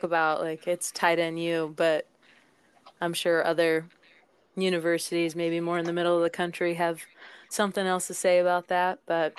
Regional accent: Cincinnati, Ohio, United States; now in Kansas City, United States; I grew up in Cincinnati, so the Bengals were kind of terrible my whole life, but I moved to Kansas City

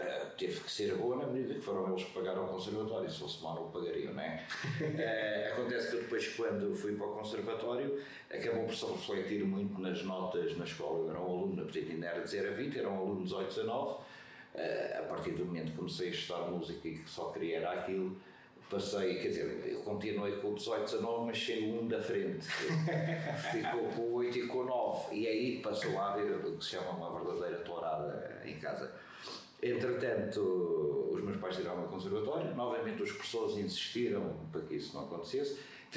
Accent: Castelo Branco, Portugal; born there; Não sou da Covilhã, não. Não, e continuo a dizer isto, eu nasci em Castelo Branco, estudei no Conservatório de Castelo Branco

